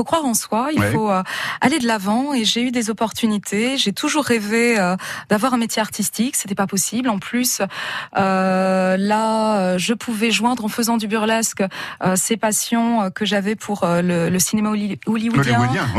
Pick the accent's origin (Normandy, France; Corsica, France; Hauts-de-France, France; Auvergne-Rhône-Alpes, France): Hauts-de-France, France; moi je suis picarde à la base, il n'y a toujours rien.